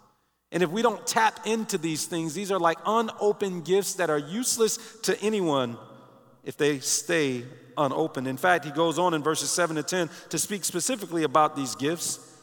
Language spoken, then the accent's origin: English; Detroit, Michigan, United States; Now, I grew up in Detroit